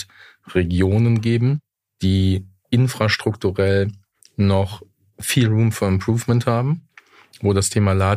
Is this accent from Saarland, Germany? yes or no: yes; Saarland, Germany; Ich komme aus dem Saarland.